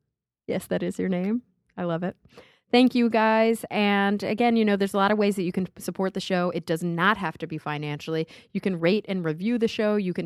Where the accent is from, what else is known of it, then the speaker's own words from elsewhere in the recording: Dallas, Texas, United States; And I'm excited to be back in my home state. Of course, I'm not from Houston. I'm from Dallas.